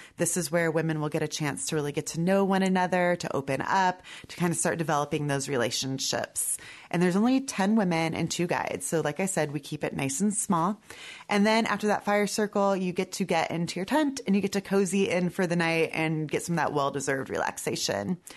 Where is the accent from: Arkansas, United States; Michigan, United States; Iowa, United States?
Iowa, United States; Wilton; Mostly my childhood, I grew up in rural Iowa. I grew up in Wilton, so eastern Iowa near Muscatine.